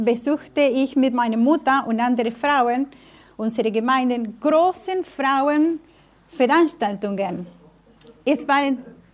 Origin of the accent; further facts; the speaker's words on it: Argentina; Ja, wie schon erwähnt, komme ich aus Argentinien. Ich bin die älteste von 6 Kindern.